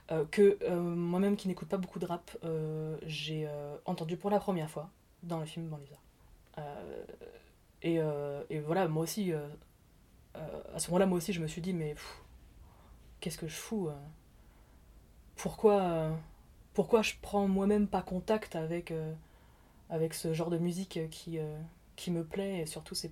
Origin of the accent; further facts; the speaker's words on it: Champigny-sur-Marne, Île-de-France, France; c'est tourné en région parisienne, chez moi, c'est tourné chez nous. C'est tourné chez nous, puisqu'on vient de Champigny-sur-Marne. C'est tourné au Bois l'Abbé, voilà, que j'ai fréquenté toute ma jeunesse